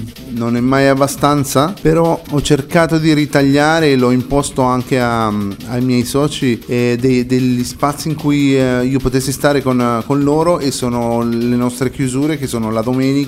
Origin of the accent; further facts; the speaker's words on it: Colombia; Italian is a second language; perché io, essendo colombiano, si poteva pensare che avevo la moglie colombiana